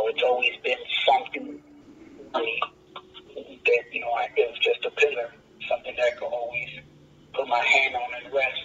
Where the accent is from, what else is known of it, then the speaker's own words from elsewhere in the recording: Chicago, Illinois, United States; Everybody knows I'm from Chicago.